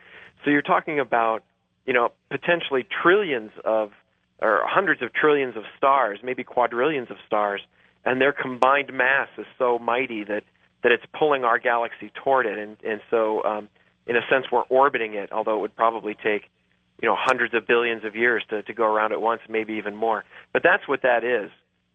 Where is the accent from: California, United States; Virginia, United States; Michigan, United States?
Virginia, United States; Manassas; I grew up near Manassas, Virginia, and as a matter of fact, they have a very good astronomy club out there